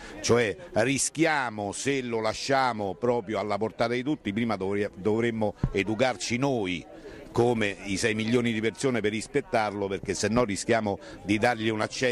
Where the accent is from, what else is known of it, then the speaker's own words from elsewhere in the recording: Ostia, Lazio, Italy; per noi che siamo nati a Ostia e che abbiamo vissuto Ostia